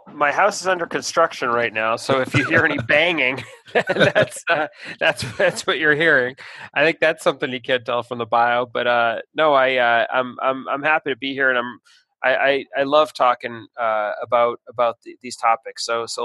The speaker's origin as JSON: {"language": "English", "town": "Boston", "region": "Massachusetts", "country": "United States", "tie": "born there", "said": "I was born in Boston."}